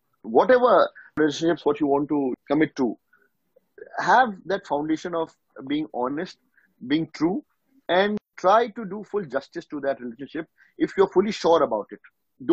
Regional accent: Nainital, Uttarakhand, India; from Nainital, which I, you know, belong to.

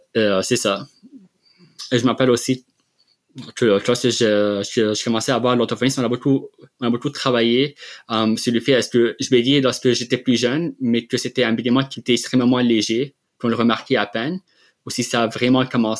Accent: Lebanon; now in Quebec, Canada; j'ai grandi au Liban, je suis d'origine libanaise.

